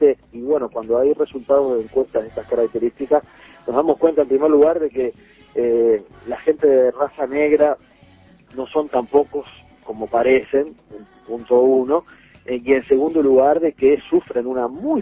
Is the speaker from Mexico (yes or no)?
no; Uruguay; nosotros como uruguayos